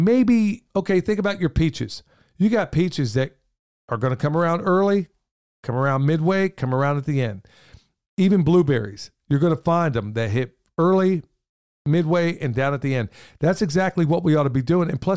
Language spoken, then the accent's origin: English; Pennsylvania, United States; growing up in Pennsylvania at the time